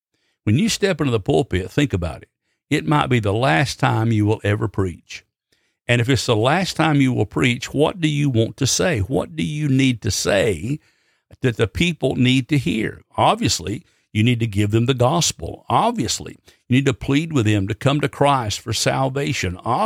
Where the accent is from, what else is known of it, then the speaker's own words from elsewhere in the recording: Alabama, United States; now in North Carolina, United States; I'm from Alabama, and I live here in the mountains of North Carolina, and I hear a lot of preachers who talk just like this.